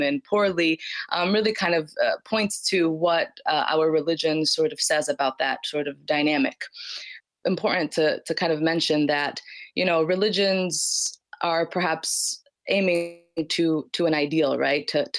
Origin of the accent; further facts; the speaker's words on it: Michigan, United States; moved away; I'm from Michigan, so moving all the way to California was kind of a big decision that I sort of made all of a sudden